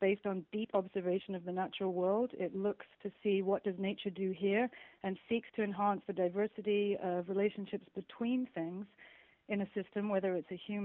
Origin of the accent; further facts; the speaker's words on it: England, United Kingdom; I've been working as an activist, gosh, since I was like 11 or 12, growing up in the Thatcher era in the UK.